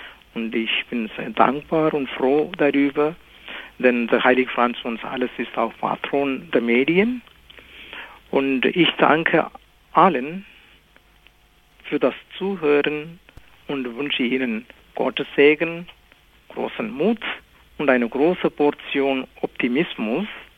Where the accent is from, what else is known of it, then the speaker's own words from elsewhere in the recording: Kerala, India; first language Malayalam; German is a second language; meine Muttersprache ist Malayalam, das ist Kerala-Sprache.